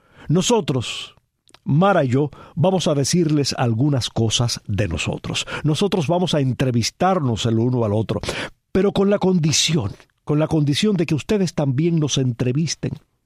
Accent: Palma Soriano, Santiago de Cuba, Cuba; por eso digo siempre que soy de Palma Soriano. Mi madre fue a Santiago de Cuba a dar a luz en la clínica Los Ángeles.

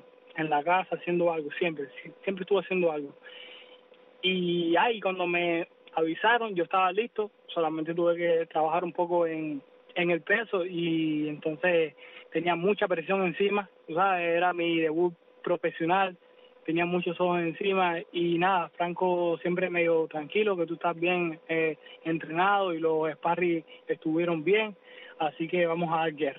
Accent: Cuba; now in United States; cuando yo me fui de Cuba pensaron que mi carrera estaba terminada y realmente vine aquí y desde que llegué a Estados Unidos

